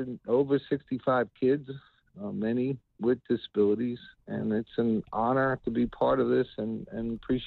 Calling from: New York, United States; I'm in New York right now.

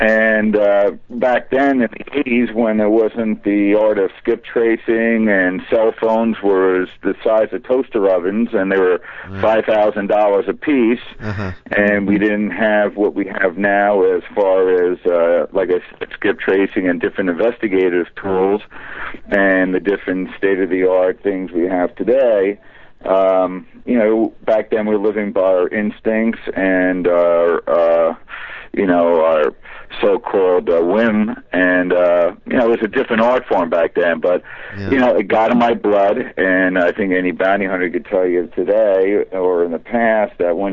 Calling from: New York, United States; I'm calling from New York.

